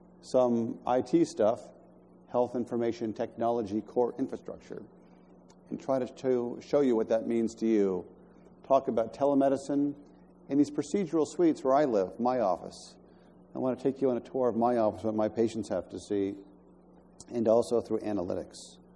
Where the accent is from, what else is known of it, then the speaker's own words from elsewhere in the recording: Pittsburgh, Pennsylvania, United States; And I grew up in Pittsburgh, and we're a very proud city.